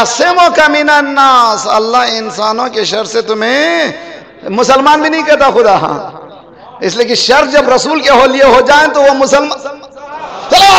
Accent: Canada; میں کینیڈا سے ہوں

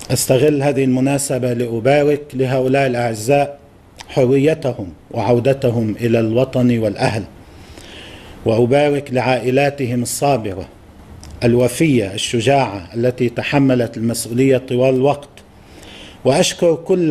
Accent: Lebanon; طبعا نحن نتشارك كلبنانيين مع إخواننا السوريين

